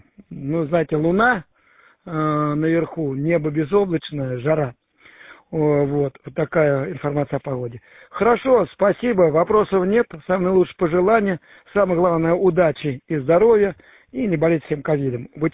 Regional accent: Balashov, Saratov Oblast, Russia; Земляки, в общем-то, в принципе, земляки, хотя я из Балашова

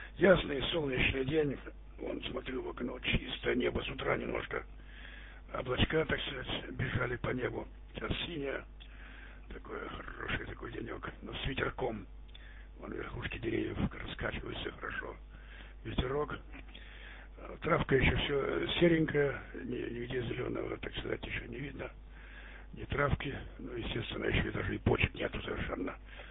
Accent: Chelyabinsk Oblast, Russia; А я сам с Урала. Далеко отсюда, гай. Вот, с Челябинской области там.

